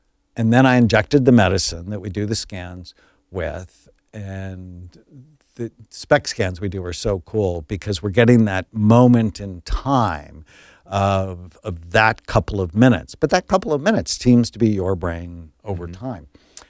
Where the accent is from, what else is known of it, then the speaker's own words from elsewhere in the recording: California, United States; I grew up in the San Fernando Valley. I had a pet raccoon.